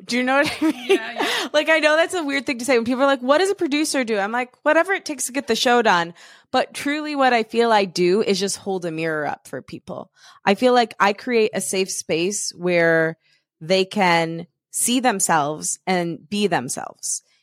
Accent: Michigan, United States; born there; I was born in Michigan, but I'm second generation Italian

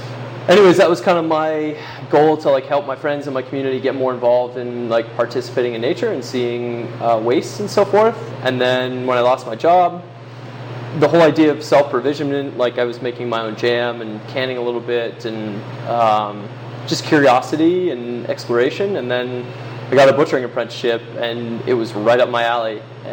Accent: Boston, Massachusetts, United States; moved away as an adult; also born or lived in Seattle; now in Portland, United States; I grew up in Boston until I was 18, went to school in Seattle, and then moved here afterwards. So I've been here 9 years now, I think.

